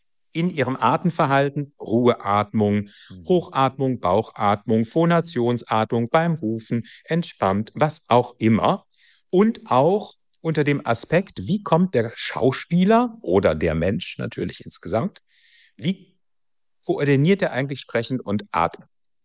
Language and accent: German; Bochum, North Rhine-Westphalia, Germany; born there; Horst Koblenzer, gebürtiger Bochumer wie ich übrigens.